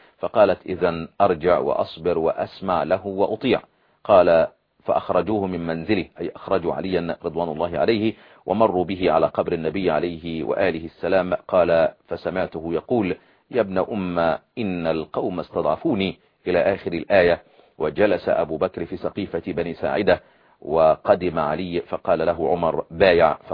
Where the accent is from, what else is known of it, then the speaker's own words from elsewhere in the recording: Egypt; زي ما بنقول عندنا في مصر، يعني مش محبوكة مكشوفة